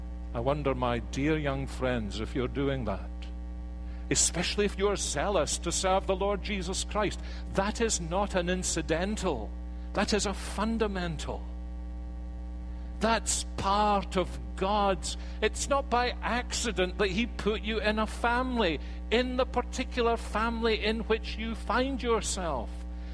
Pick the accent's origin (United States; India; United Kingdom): United Kingdom; Scotland; Now, I'm British. I know I'm not English, and it's not quite the same thing to be Scottish.